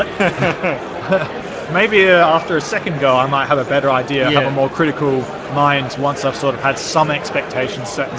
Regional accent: Adelaide, South Australia, Australia; I'm from Adelaide, which both warm and dry.

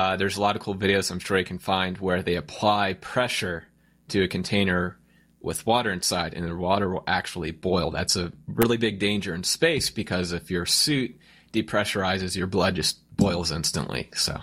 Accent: United States; See, I'm an American.

